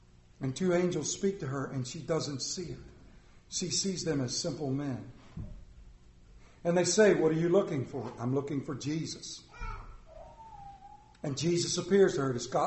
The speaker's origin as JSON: {"language": "English", "region": "Appalachia", "country": "United States", "accent": "Appalachian", "said": "I come from Appalachian American parents. The only reparations I want is to buy more tractors. I am a red-blooded American, God-fearing Christian male."}